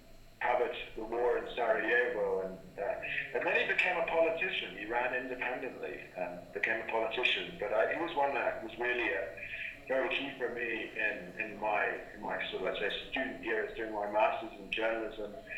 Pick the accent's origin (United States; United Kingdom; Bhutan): United Kingdom; England; You know, I'm English.